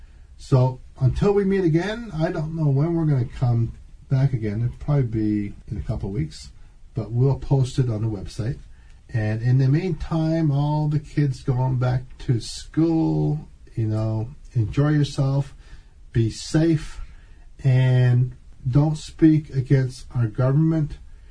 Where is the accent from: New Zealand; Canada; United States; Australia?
Canada; And I'm Canadian.